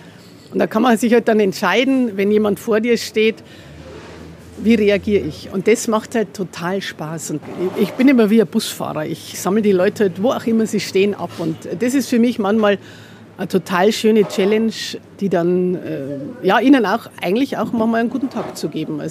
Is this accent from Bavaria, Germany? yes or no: yes; Tirschenreuth, Bavaria, Germany; born there; Also ich bin gebürtig aus der Oberpfalz.